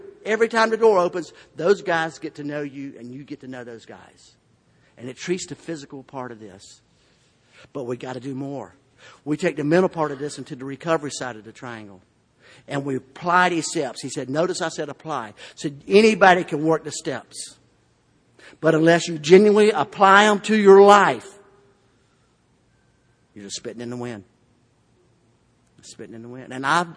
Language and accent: English; Lawley, Florida, United States; So we went to my hometown, Lawley, Florida, and we started our own meeting.